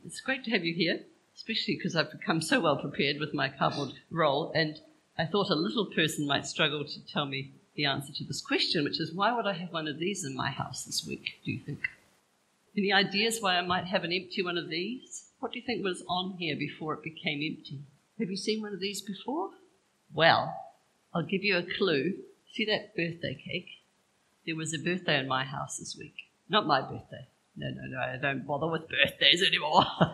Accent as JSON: {"language": "English", "region": "Scotland", "country": "United Kingdom", "said": "because we are good Scottish Presbyterians."}